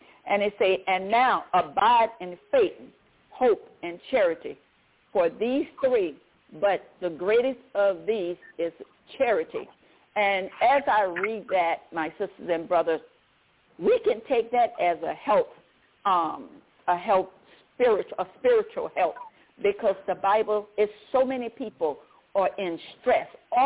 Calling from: Baton Rouge, Louisiana, United States; I'm calling from Baton Rouge, Louisiana.

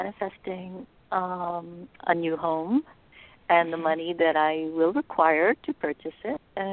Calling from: California, United States; California.

